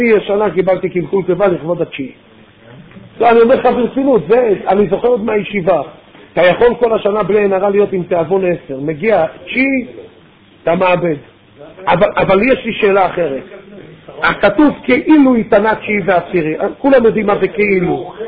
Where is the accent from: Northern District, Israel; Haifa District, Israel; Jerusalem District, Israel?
Jerusalem District, Israel; Jerusalem; now in Petah Tikva, Israel; אני למשל מירושלים, שם כבר לא שמענו 40 דקות